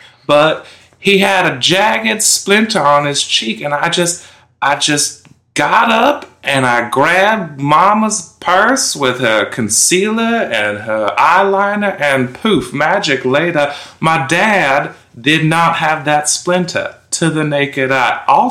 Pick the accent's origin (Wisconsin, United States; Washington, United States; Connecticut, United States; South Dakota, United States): Washington, United States; Summit; I'm from Summit, Washington.